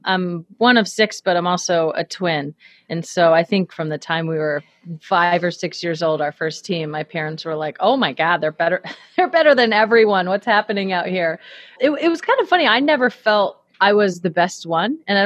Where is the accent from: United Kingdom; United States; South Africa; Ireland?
United States; Redding, California; Yeah, so I grew up in Redding, California, which is a small, pretty conservative town in Northern California.